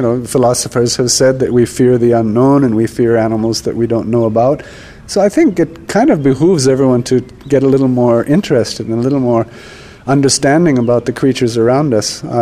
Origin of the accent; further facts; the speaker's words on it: India; growing up in India, you quickly learn that it's easy for us to say, yeah, you should like snakes